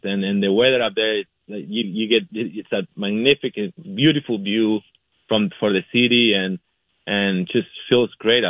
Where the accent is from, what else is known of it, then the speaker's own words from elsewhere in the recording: Uruguay; English is a second language; I'm from Uruguay originally